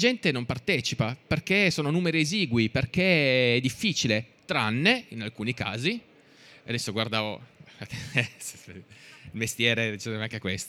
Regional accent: Apulia, Italy; poi non lo so pronunciare bene perché io sono pugliese

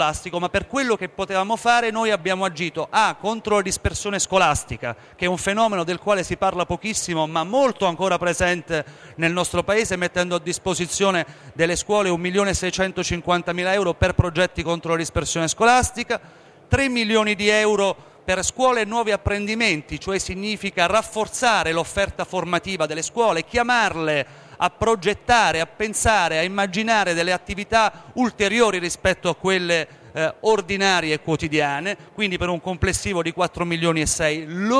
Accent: Abruzzo, Italy; lo abbiamo come abruzzesi tante volte evocato

